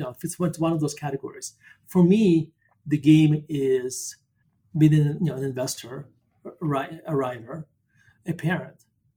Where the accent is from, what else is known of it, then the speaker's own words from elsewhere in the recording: Murmansk, Murmansk Oblast, Russia; born there; English is a second language; But I was born in Murmansk, Russia, and Murmansk located up northwest, if you like, above the Arctic Circle. It's a very, very close to the kind of the northern tip of Norway and Finland. So it's very cold, long nights during the winter time, very, very short days.